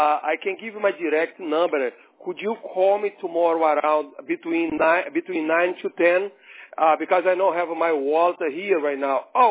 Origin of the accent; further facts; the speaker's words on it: Brazil; English is a second language; Oh, thank you. That's my original from this Brazil.